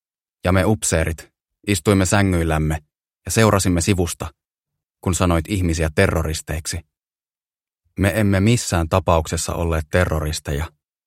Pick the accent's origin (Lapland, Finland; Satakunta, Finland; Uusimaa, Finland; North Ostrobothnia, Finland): Uusimaa, Finland; Vantaa; kotikaupungissani Vantaalla